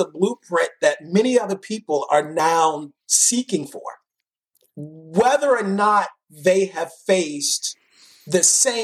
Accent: Baltimore, Maryland, United States; I just talk about growing up in Baltimore City.

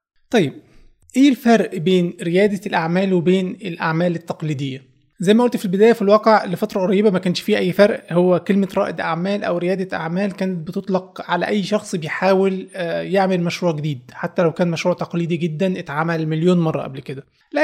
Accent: Egypt; عندنا في مصر مش عارف ليه يعني كله بيفكر يفتح مطعم كمشروع تجاري

